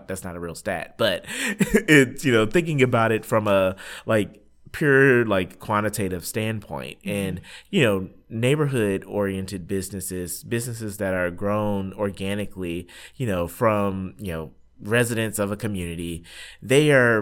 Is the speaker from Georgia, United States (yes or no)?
yes; Atlanta, Georgia, United States; so I grew up in Atlanta. You know, where it was a community that's, you know, I'm African American male, and it's a community that, you know, is largely African American.